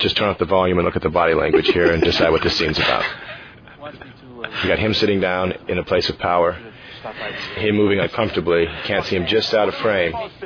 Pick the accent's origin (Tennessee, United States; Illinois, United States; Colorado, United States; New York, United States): Illinois, United States; a friend of mine who I grew up with in Illinois, Jason Teague, is an architect.